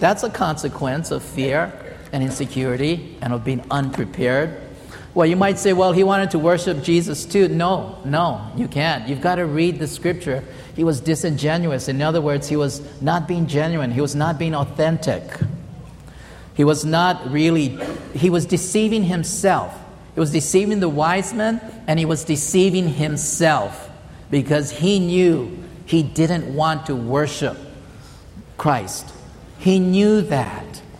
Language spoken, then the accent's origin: English; Hawaii, United States; You know, I grew up here in Hawaii